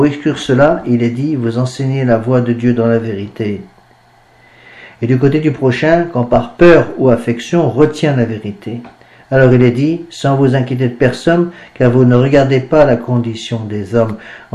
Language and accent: French; France; C'est vrai qu'on est français, qu'il faut être fier de notre pays, c'est sûr.